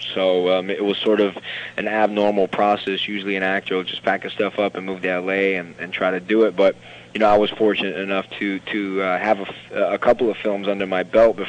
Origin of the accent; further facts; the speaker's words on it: Chicago, Illinois, United States; I'm from Chicago, and, you know, I came up in the theater community out in Chicago.